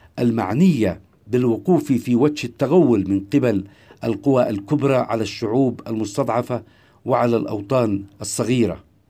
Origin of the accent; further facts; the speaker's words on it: Yemen